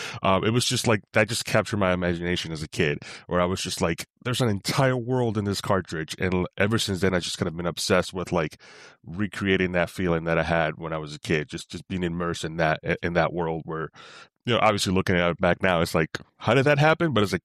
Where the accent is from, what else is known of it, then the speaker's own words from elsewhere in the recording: Bronx, New York, United States; It was just growing up in the Bronx, I wasn't... like my parents were not particularly comfortable with letting us out of the house often.